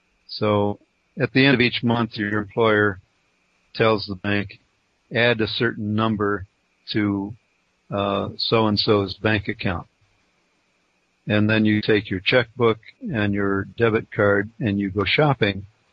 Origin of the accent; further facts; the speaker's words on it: Tucson, Arizona, United States; a trade exchange in my hometown of Tucson